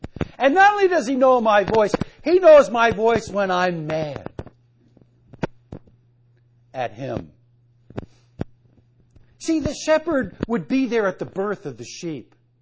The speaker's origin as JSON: {"language": "English", "region": "New York", "country": "United States", "said": "I'm from New York, you know. I'm not used to being around cattle. And I'm not from upstate New York either."}